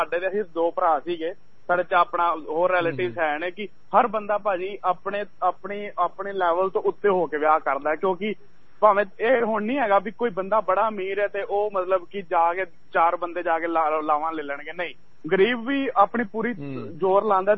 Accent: Haryana, India; ਮੈਂ ਹਰਿਆਣੇ ਤੋਂ ਬਿਲੋਂਗ ਕਰਨਾ ਭਾਜੀ ਤੇ ਮੈਨੂੰ ਸਾਡੇ ਮੈਂ ਸੀਬੀਐਸਈ ਬੋਰਡ ਪੜਿਆ ਸੀਗਾ ਨਾ ਭਾਜੀ ਤੇ ਉੱਥੇ ਨਾ ਸਾਨੂੰ ਪੰਜਾਬੀ ਨਹੀਂ ਸੀਗੀ

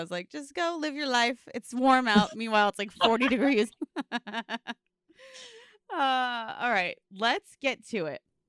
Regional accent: New Jersey, United States; accent: Jersey; See, sometimes my Jersey accent doesn't allow me to say words properly.

